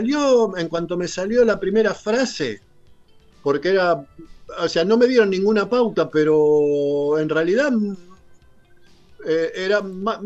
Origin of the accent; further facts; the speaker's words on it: Argentina; moved away; Cuando yo me fui de Argentina la primera vez, allí por el 91, en realidad tenía la cabeza puesta en ir a vivir a Inglaterra y ser un músico de rock allí.